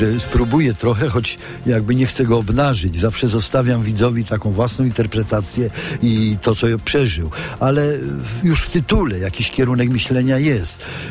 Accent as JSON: {"language": "Polish", "region": "Świętokrzyskie Voivodeship", "country": "Poland", "tie": "born or raised there", "said": "Ja się urodziłem pod samym Świętym Krzyżem, w takiej małej wiosce u podnóża klasztoru i rzeczywiście to dzieciństwo spędzałem tam"}